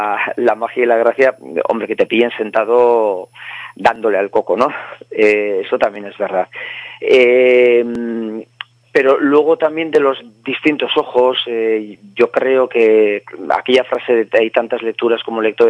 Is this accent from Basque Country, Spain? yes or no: yes; Azkoitia, Basque Country, Spain; first language Basque; Spanish is a second language; Tú lo has dicho, soy de Azkoitia.